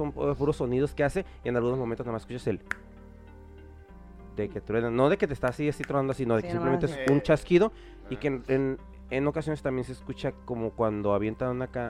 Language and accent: Spanish; Mexico; nosotros como mexicanos escuchamos